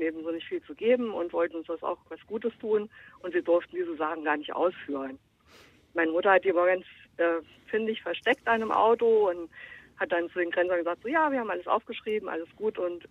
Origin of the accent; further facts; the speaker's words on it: Germany; Ich habe das damals als Kind im Zonenrandgebiet irgendwie erlebt, DDR und Westen.